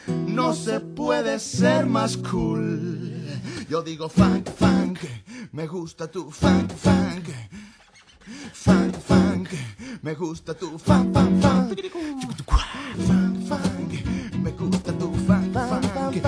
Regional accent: Madrid, Community of Madrid, Spain; now in Málaga, Spain; Somos madrileños de Málaga ya. Madrileños

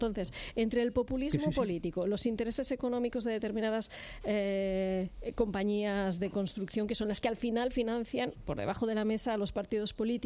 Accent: Catalonia, Spain; now in Madrid, Spain; yo soy catalana viviendo en Madrid

